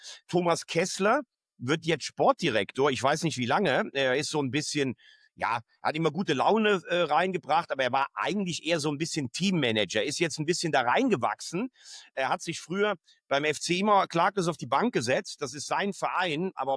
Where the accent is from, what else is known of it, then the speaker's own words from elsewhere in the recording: Rhineland, Germany; So sind wir Rheinländer halt auch insgesamt.